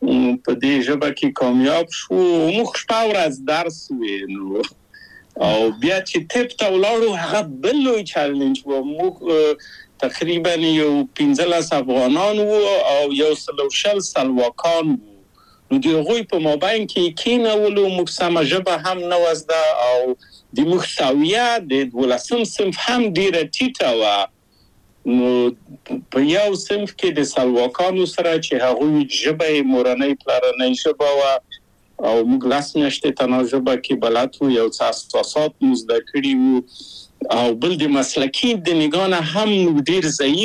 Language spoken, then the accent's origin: Pashto; Kabul, Afghanistan; born or raised there; now in Czech Republic